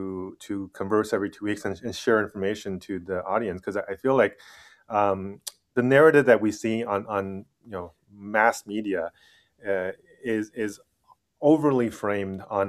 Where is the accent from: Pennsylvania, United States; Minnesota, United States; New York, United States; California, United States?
California, United States; and I'm from the Silicon Valley